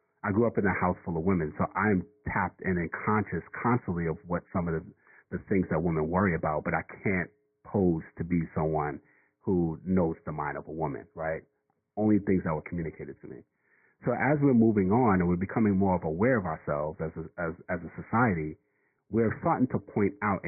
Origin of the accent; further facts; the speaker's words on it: New York City, New York, United States; Coup d'état was founded by me and … we're two kids from New York City